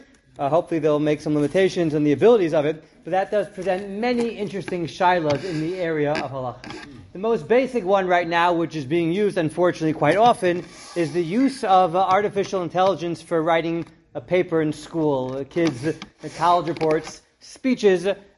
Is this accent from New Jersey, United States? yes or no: yes; New Jersey, United States; I grew up in Jersey. We didn't have regions in Jersey, but in New York they have regions.